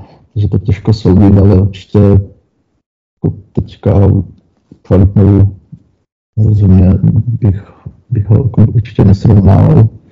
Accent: Brno, South Moravian Region, Czechia; nebo třeba já konkrétně jsem z Brna

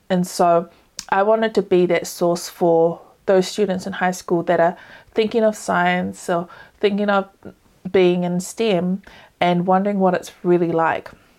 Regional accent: Auckland, New Zealand; And so I'm a New Zealand-born Samoan woman, born and raised in Auckland, raised with a lot of animals.

